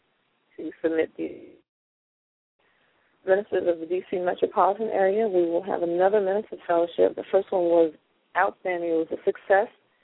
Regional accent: Havre de Grace, Maryland, United States; I was born and raised in Harry Grace, Maryland.

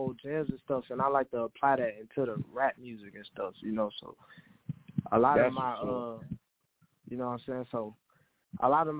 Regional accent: St. Paul, Minnesota, United States; I'm from St. Paul, Minnesota.

